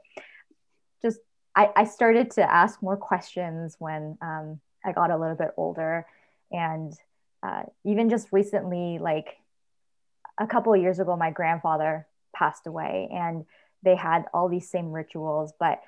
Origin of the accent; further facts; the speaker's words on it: Canada; born there; So I was born in Canada, but I have a lot of influence from my parents and my grandparents growing up.